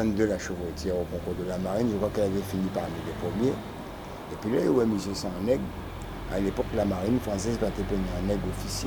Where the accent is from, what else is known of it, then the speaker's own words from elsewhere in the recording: Bordeaux, Nouvelle-Aquitaine, France; Voilà, je suis né en France, à Bordeaux. Je suis un Bordelais.